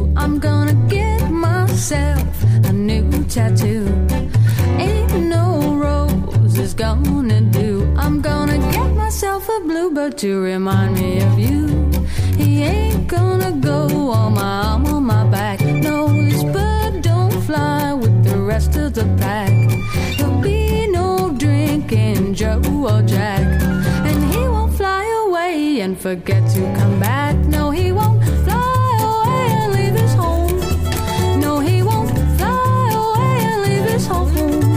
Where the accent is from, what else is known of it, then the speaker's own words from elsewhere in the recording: Switzerland; now in United States; im gewissen Art denkt man als Schweizer